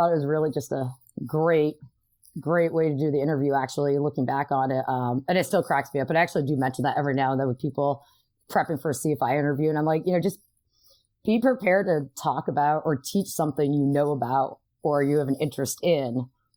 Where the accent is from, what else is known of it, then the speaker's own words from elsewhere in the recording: Vermont, United States; And I remember mentioning, I grew up in Vermont, from New England.